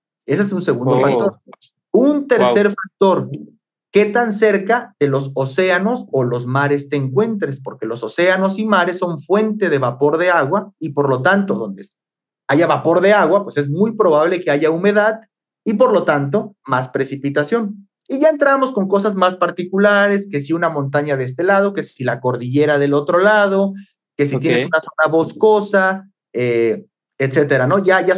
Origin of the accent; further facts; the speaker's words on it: Arandas, Jalisco, Mexico; aquí en Arandas, yo radico en Arandas, bueno, es mi ciudad natal, en los Altos de Jalisco